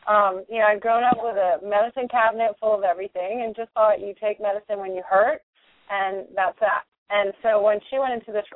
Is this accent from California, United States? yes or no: no; Houston, Texas, United States; I was born and raised in Houston, Texas.